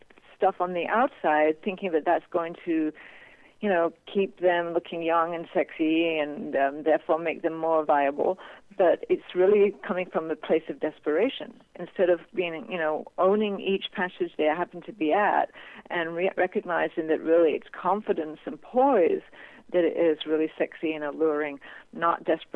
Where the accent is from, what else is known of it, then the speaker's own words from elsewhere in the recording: England, United Kingdom; I mean, I'm from England, and we only had three.